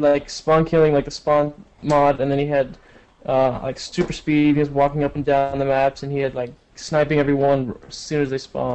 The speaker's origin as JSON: {"language": "English", "town": "San Jose", "region": "California", "country": "United States", "tie": "born or raised there", "said": "Dakota Feedback is from my hometown, I believe."}